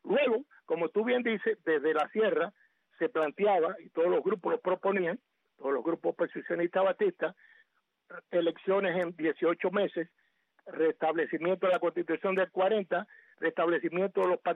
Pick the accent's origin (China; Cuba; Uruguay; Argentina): Cuba; moved away; Yo vine de Cuba en bote, soy uno de los primeros balseros en diciembre de 1960